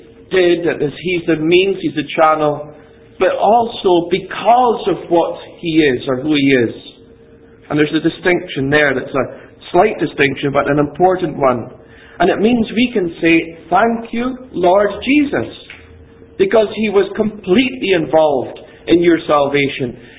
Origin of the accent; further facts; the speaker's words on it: Ferintosh, Scotland, United Kingdom; when I was growing up in Ferrantosh, in the Black Isle, just north of Inverness